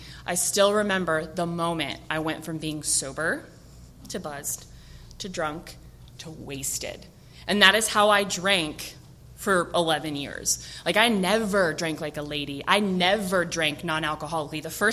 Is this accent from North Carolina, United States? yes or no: yes; North Carolina, United States; now in San Diego, United States; So I'm originally from North Carolina, not from San Diego. I was born in the country, like barefoot in the woods country, born and raised.